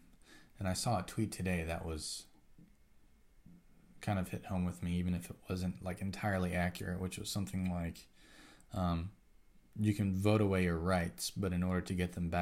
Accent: United States; which is wild to me, being an American.

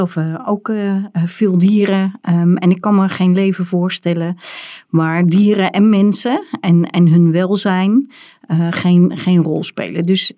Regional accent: Rotterdam, South Holland, Netherlands; born there; Vanaf ik heb foto's dat ik 3 was en ik ben geboren in Rotterdam.

